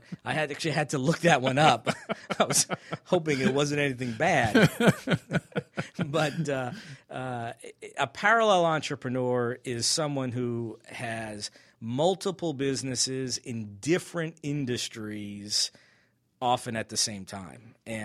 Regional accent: Long Island, New York, United States; I grew up in New York, in Long Island, New York.

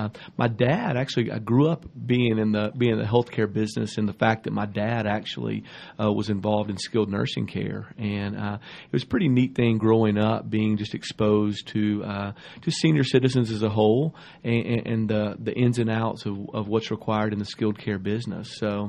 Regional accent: Tennessee, United States; I grew up in Tennessee, Middle Tennessee. Lived there pretty much my whole life.

